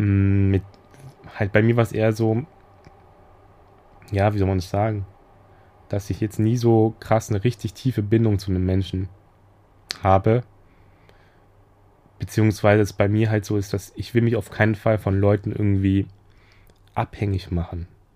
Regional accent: Hesse, Germany; now in Berlin, Germany; Und deswegen bin ich da nach Berlin, was ja ziemlich weit entfernt ist von meiner Heimatstadt in Hessen. So ungefähr 5 Stunden entfernt ist es schon.

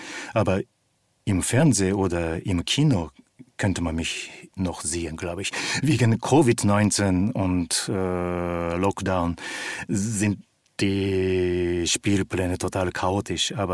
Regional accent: Japan; Ich bin in Japan aufgewachsen und immer ferngeguckt und das kann ich.

